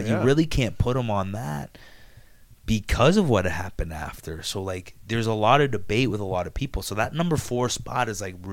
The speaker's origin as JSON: {"language": "English", "country": "Canada", "said": "I don't know if it's just because we're from Canada and we look like that."}